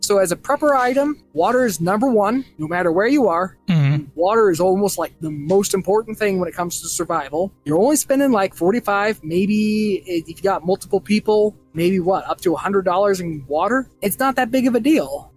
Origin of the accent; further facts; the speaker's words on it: Texas, United States; I'm from Texas, and it's hot there.